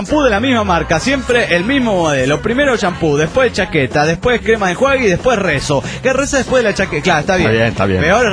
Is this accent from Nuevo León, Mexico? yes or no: no; Guadalajara, Jalisco, Mexico; de Guanatos, aquí en Jalisco, México.